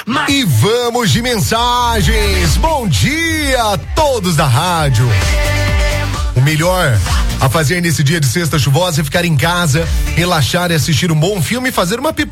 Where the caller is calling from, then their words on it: Itajubá, Minas Gerais, Brazil; E eu sou aqui de Itajubá.